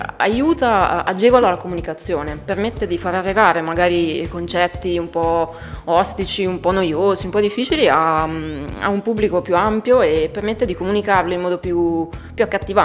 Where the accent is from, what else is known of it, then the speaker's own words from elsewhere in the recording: Abruzzo, Italy; Sono di origine abruzzese, ma ormai vivo stabilmente a Milano